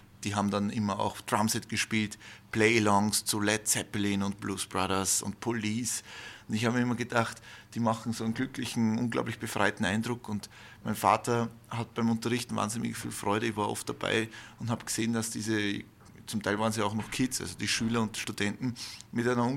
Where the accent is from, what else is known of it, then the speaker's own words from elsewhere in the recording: Salzburg, Austria; ich bin ein Kind vom Lande. Ich habe immer am Land gelebt. Ich liebe das Land. Ich bin so ein richtiger Bub vom Lande, wie man bei uns in Salzburg sagt.